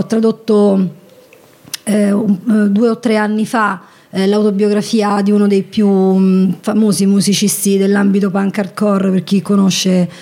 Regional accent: Viterbo, Lazio, Italy; Vengo da Viterbo.

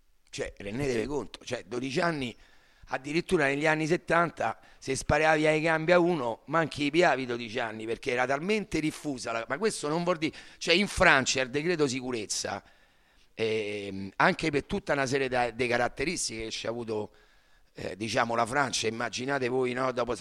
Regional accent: Rome, Lazio, Italy; sono da Roma chiaramente, però sono rimasto intimamente legato a quel mondo, anche perché vengo da una zona di Roma

